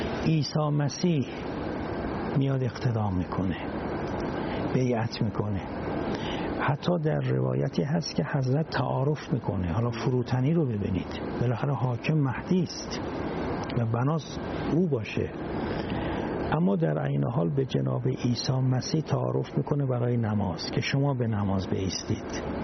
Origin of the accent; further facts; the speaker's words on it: Iran; چون به هر حال ما ایرانی هستیم، خودمون در ایران داریم صحبت میکنیم